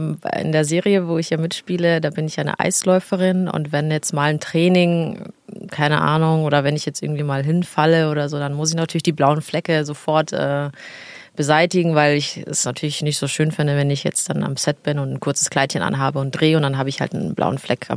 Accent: Italy; Also als Italienerin ist das so...

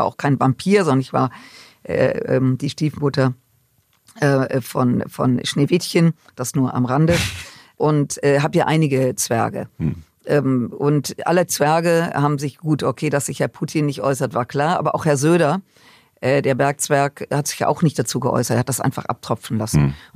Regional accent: Rhineland, Germany; und jetzt komme ich aus dem Rheinland

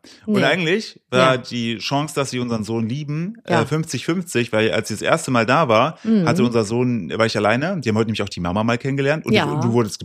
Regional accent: Cologne, North Rhine-Westphalia, Germany; hä, was habt ihr denn in der Schule gelernt? Bei uns in Köln war U-Boot-Verhalten total normal.

